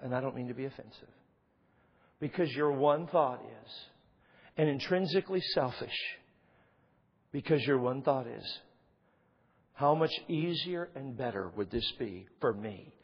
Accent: Dallas, Texas, United States; If you're familiar with Dallas, I grew up in South Dallas, a place called Pleasant Grove. Just one neighborhood or community over from Oak Cliff.

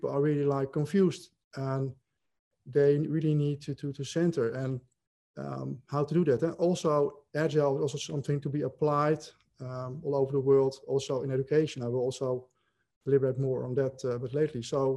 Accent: Netherlands; English is a second language; mainly, of course, in my home country in the Netherlands

